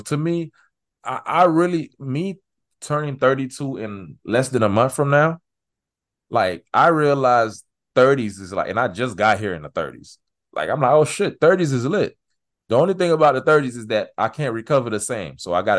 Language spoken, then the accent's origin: English; Miami, Florida, United States; I tell people all the time, I was raised in Miami, man.